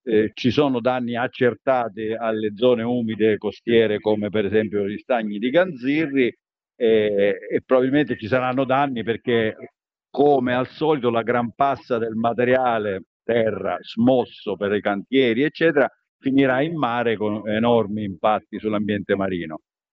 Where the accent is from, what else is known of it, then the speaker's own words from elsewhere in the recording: Sicily, Italy; punto di vista di un siciliano vi assicuro che condivido in pieno questo tipo di timore